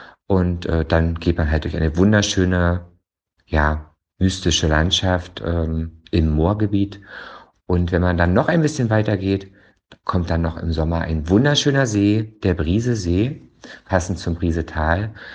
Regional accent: Mecklenburg-Vorpommern, Germany; also born or lived in Berlin; ich bin 41 Jahre jung und ich komme ursprünglich aus Mecklenburg-Vorpommern und bin seit 2005 oder war seit 2005 in Berlin und habe dort 13 Jahre verbracht.

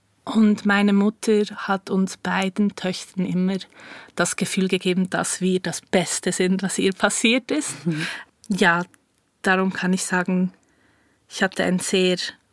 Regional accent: Bern, Switzerland; Ich bin im Altenbergquartier aufgewachsen, gerade an der Aare.

